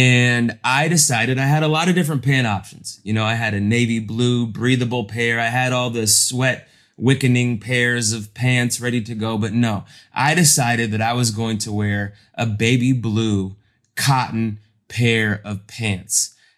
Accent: Ireland; My legs are an impossible shade of white. You know, like I'm Irish.

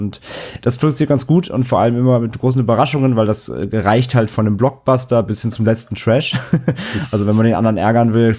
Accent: Rhineland, Germany; born there; now in Hamburg, Germany; ich komme aus Hamburg, beziehungsweise gebürtig, ich bin hier aus dem Rheinland. Wohne aber seit knapp 7 Jahren in Hamburg.

